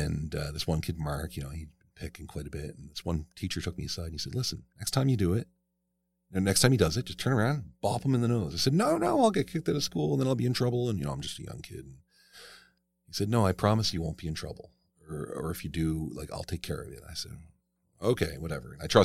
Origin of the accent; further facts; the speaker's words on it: Montreal, Quebec, Canada; born there; I was born in Montreal, and I'm French, but I don't speak a word of French.